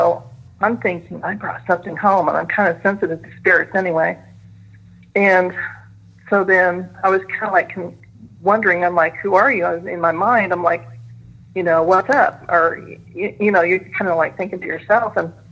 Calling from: Indianapolis, Indiana, United States; from Indianapolis again.

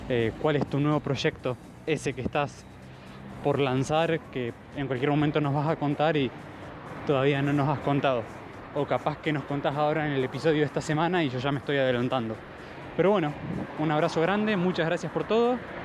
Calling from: Santa Fe, Argentina; de Santa Fe. ¿Cómo andás vos?

